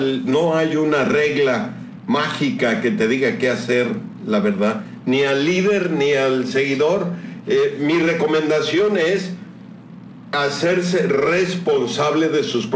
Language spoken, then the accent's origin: Spanish; Mexico; Somos mexicanos y tenemos mucho que orgullecernos de ser mexicanos.